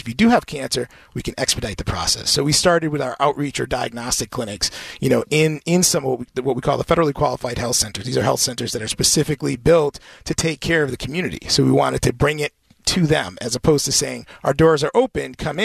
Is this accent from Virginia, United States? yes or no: no; Springfield, Massachusetts, United States; And I think for me, I grew up in Springfield, Mass. My dad worked in a factory his whole life.